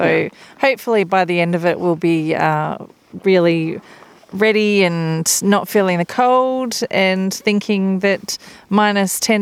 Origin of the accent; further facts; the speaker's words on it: Melbourne, Victoria, Australia; I'm from Melbourne, Australia, and we are standing here waiting for the Northern Lights to come out.